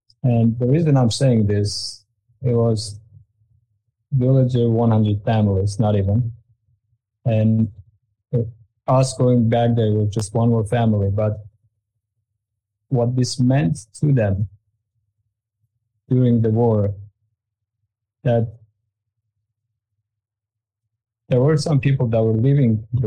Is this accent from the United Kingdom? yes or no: no; Armenia; also born or lived in Artsakh; I was born in Artsakh, raised in Armenia. When I was 15 years old, so Artsakh war started back in 1990. So my parents were living in Armenia